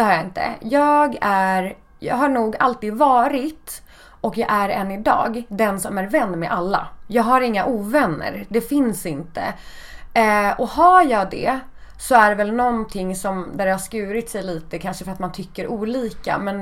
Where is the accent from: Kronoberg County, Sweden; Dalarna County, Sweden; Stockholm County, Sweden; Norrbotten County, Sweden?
Stockholm County, Sweden; Haninge; Jag är från Stockholm. Mm. Jag är uppvuxen i Haninge.